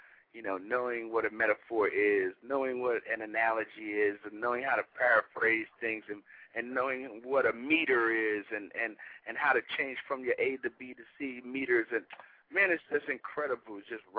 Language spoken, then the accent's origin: English; New York City, New York, United States; being born and raised in Harlem, New York, and, you know, having a tough childhood coming up in Harlem in the ghetto and just, you know, trying to survive.